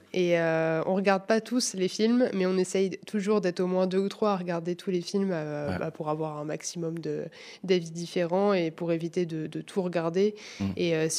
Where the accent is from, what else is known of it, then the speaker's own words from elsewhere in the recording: Île-de-France, France; je viens d'Île-de-France.